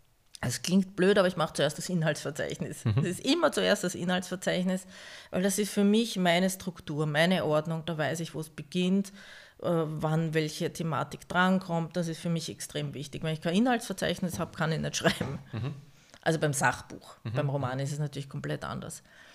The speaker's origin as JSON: {"language": "German", "town": "Baden", "region": "Lower Austria", "country": "Austria", "tie": "born or raised there", "said": "die Geschichte meiner Heimatstadt Baden"}